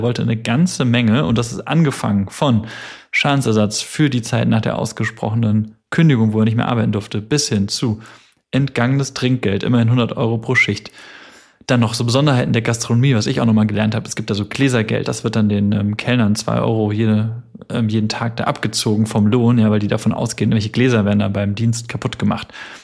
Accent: Hesse, Germany; wie man in meiner Heimat in Hesse sagt

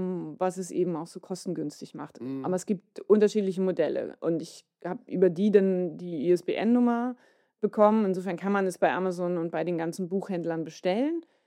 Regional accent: Hamburg, Germany; Ich komme auch aus dem Norden von Hamburg.

